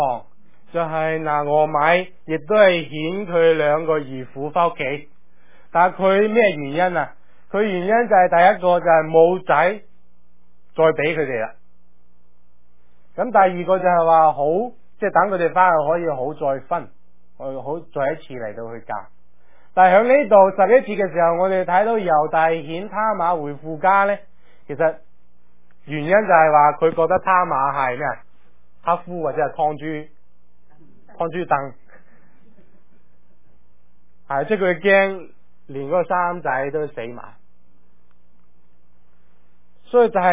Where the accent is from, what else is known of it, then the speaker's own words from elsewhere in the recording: China; 就像我们中国人其实也有这个传统